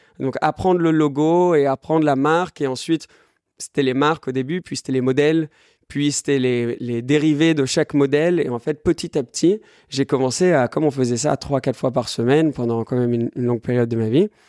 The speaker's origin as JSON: {"language": "French", "country": "France", "tie": "born or raised there", "first_language": "English", "second_language": "French", "said": "Donc, ma mère est anglaise, mon père est français-américain, mais à la maison, on parlait anglais. Et j'ai grandi en France. Mais comme on parlait que anglais à la maison, quand je suis arrivé au début, enfin à l'école, tout jeune, je parlais vraiment pas beaucoup français."}